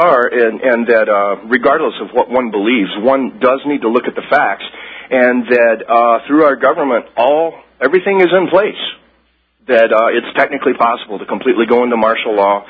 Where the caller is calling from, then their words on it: Minnesota, United States; Hey, Alex, I'm calling from Minnesota.